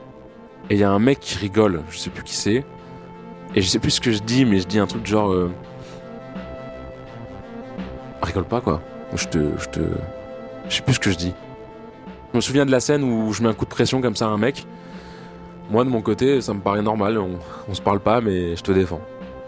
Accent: France; Je suis français, j'ai 27 ans.

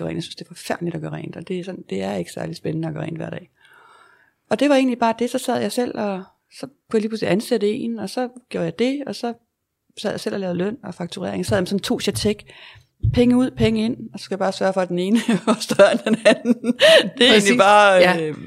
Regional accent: Mors, North Denmark Region, Denmark; Jeg kommer fra Jylland. Jeg kommer fra Mors.

